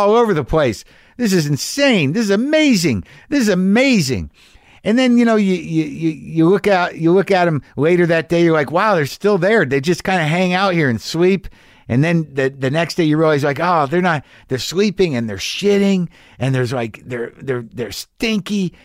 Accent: Hazard, Kentucky, United States; For reference, I'm from Eastern Kentucky. I'm specifically from Hazard, Kentucky, voted the saddest city in the United States in several polls.

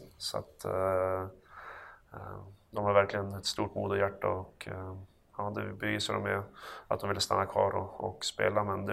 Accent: Örnsköldsvik, Västernorrland County, Sweden; ge dem den uppväxt man hade själv hemma i Övik, det är oerhört bra

